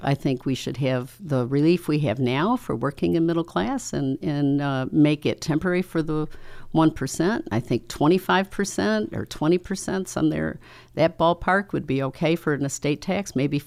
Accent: New York, United States; I grew up in Western New York, and I've lived in the Southern Tier in the Finger Lakes my entire life.

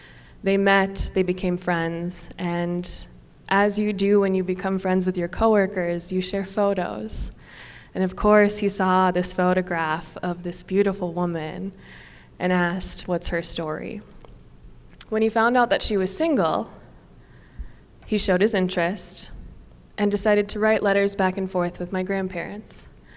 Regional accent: Fergus Falls, Minnesota, United States; I grew up in Fergus Falls.

